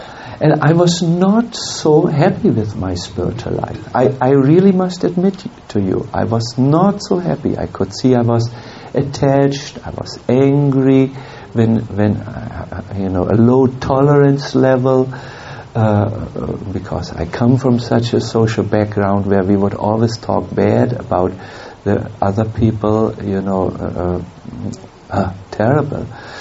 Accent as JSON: {"language": "English", "region": "Northern Germany", "country": "Germany", "said": "We come from North Germany, you know, we are not easy people."}